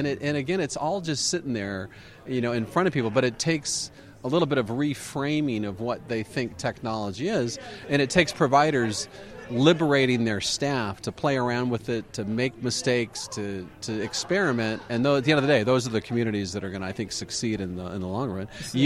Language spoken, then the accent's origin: English; California, United States; I grew up in the Silicon Valley world